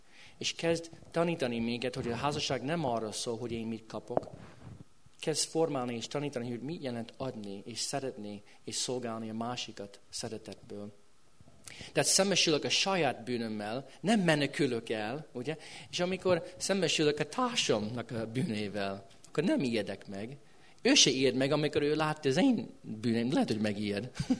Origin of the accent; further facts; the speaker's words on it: United States; Hungarian is a second language; Én amerikai vagyok, de mégis merem kimondani